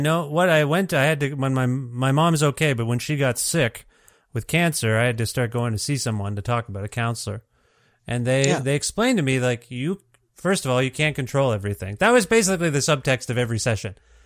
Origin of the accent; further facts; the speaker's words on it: Ontario, Canada; now in Alberta, Canada; I'm from Ontario. Canada.